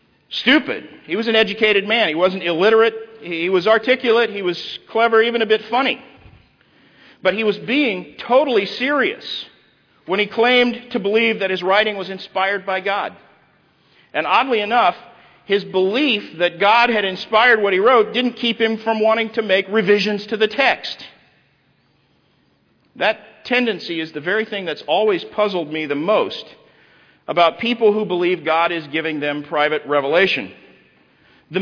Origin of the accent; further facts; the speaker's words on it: Tulsa, Oklahoma, United States; Now, I grew up in Tulsa. That's my hometown.